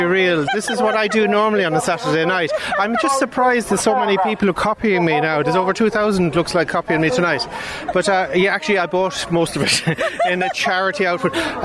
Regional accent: Mallow, Munster, Ireland; I'm from Mallow.

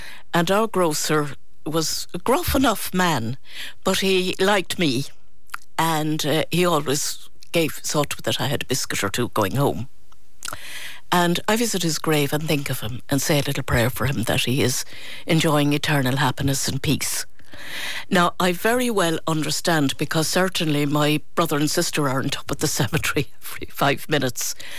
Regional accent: Galway, Connacht, Ireland; now in Tralee, Ireland; And I'm from Galway.

